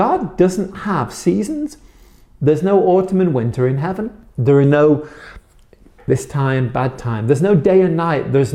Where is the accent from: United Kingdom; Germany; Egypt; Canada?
United Kingdom; England; now in United States; I grew up in England. We have lots of seasons in England and they're all horrible.